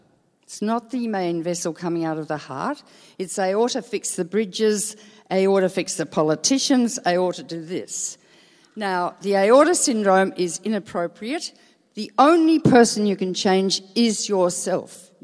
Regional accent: Melbourne, Victoria, Australia; born or raised there

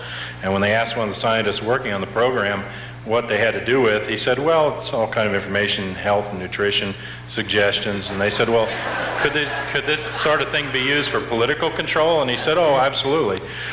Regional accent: United States; I was raised in America, raised in a racist culture. I'm a European. I was raised with that racism as part of my whole heritage of growing up in that society

